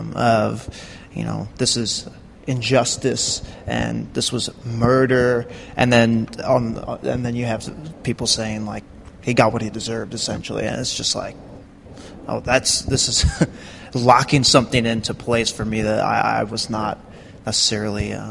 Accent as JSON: {"language": "English", "town": "St. Louis", "region": "Missouri", "country": "United States", "tie": "born or raised there", "moved": "yes", "said": "watching from afar, living here, but watching my hometown of St. Louis and Ferguson respond to the shooting of Michael Brown"}